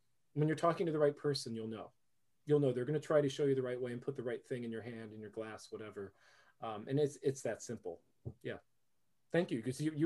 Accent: Florida, United States; And I grew up in Florida. We didn't have wine on the table. It just wasn't part of what my family did.

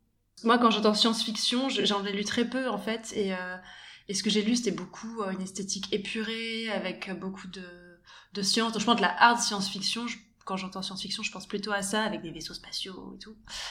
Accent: Antibes, Provence-Alpes-Côte d'Azur, France; also born or lived in Ireland; Donc moi, j'ai grandi à Antibes, à côté de Nice

